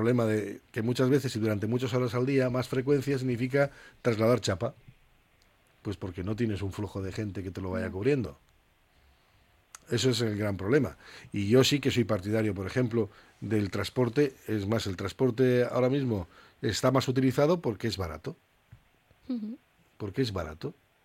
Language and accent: Spanish; Bilbao, Basque Country, Spain; yo que soy de Begoña.